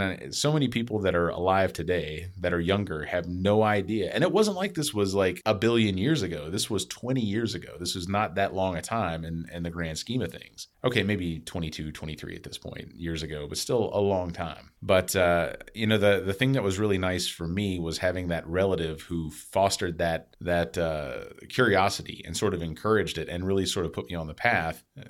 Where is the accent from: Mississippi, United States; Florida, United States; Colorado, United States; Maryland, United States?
Mississippi, United States; you guys grew up in much bigger towns compared to where I grew up in Mississippi. It was a very tiny town.